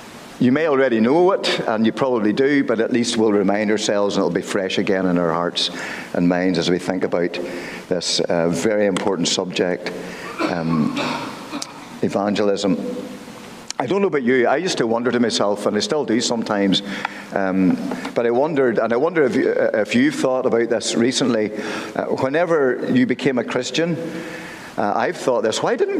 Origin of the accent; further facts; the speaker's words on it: Ballymena, Northern Ireland, United Kingdom; I grew up around Ballymena, as you probably can tell from my accent. I didn't grow up in a Christian home